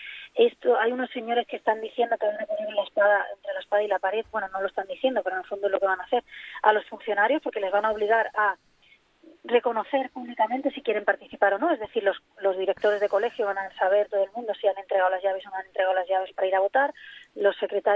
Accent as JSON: {"language": "Spanish", "region": "Catalonia", "country": "Spain", "said": "yo lo que le pido como catalana es que nos defienda"}